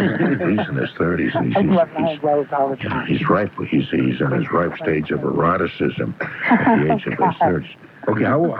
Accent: Everett, United States; I used to make jokes about a kid I grew up with in Everett named Walter Lipschitz.

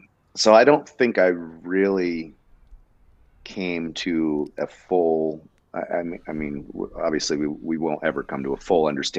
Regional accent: Maine, United States; also born or lived in Oregon; Well, I grew up in Maine. My dad's a pastor up there, from Oregon. Actually, I was born in Oregon. But when I was about 3 years old, my dad felt called to be a pastor.

